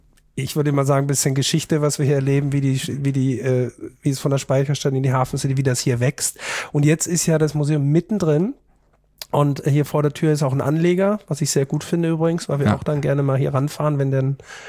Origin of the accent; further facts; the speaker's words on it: Austria; zwar als Österreicher